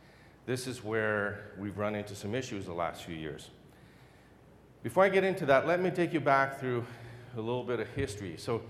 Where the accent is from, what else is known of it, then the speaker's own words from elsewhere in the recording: Canada; I'm from Canada, eh?